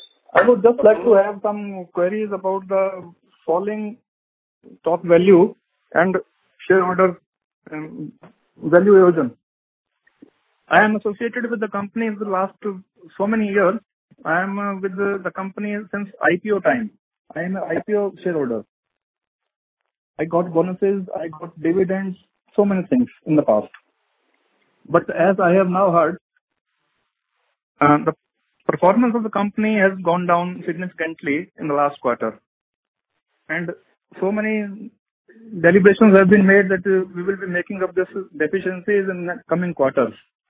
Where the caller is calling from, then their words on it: New Delhi, Delhi, India; I'm calling from New Delhi.